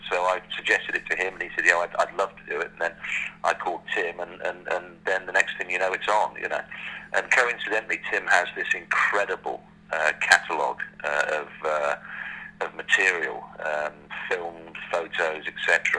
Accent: Scotland, United Kingdom; Well, I'm Scottish

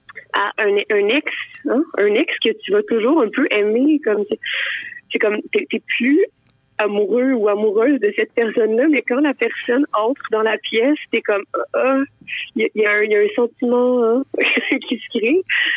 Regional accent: Quebec, Canada; là où j'ai grandi, dans l'Outaouais des années 90-2000

